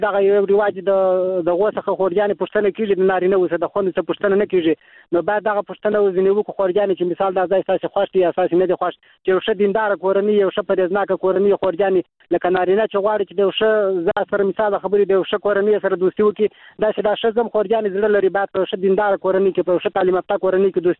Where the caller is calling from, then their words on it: Helmand, Afghanistan; هلمند ولایت خورجانی